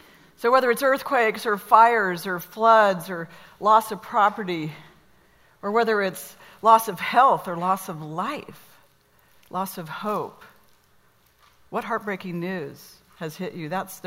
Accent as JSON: {"language": "English", "town": "Laguna Beach", "region": "California", "country": "United States", "tie": "born or raised there", "said": "I'll never forget watching the news about 25 years ago when wildfires raged through my hometown in Laguna Beach."}